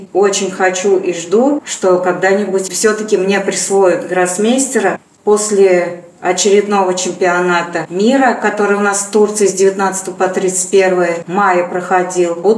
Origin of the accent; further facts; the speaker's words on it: Chistopol, Tatarstan, Russia; Я сама из Чистополя, жили такой дворовой жизнью интересной.